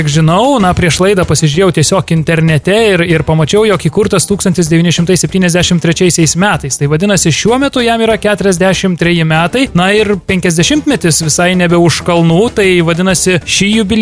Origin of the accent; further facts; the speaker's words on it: Kaunas, Kaunas County, Lithuania; turiu pripažinti, kad mes, kauniečiai, esame gana praktiški žmonės, kurie apie viską pagalvoja.